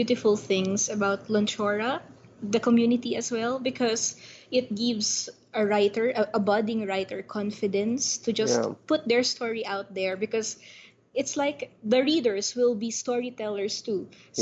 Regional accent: Manila, Metro Manila, Philippines; So I'm from Manila, and actually, my background is our laboratory.

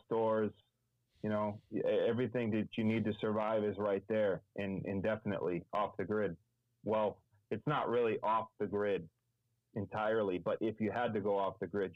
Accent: New England, United States; I grew up in New England

